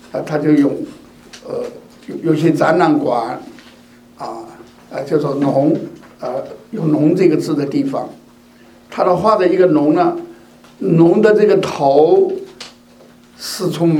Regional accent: China; 所以我们中国这条龙，我们中国人说的龙

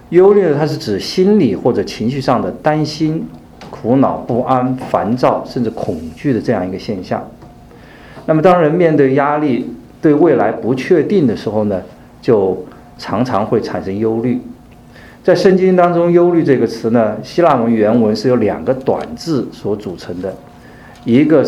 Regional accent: China; 那我们中国人就很喜欢对许多还没有发生的事情担忧

